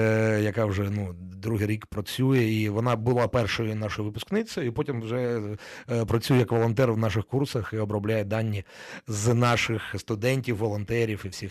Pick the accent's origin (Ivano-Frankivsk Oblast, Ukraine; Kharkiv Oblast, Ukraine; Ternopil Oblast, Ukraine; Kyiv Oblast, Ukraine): Kharkiv Oblast, Ukraine; Kharkiv; Я сам з Харкова, ага.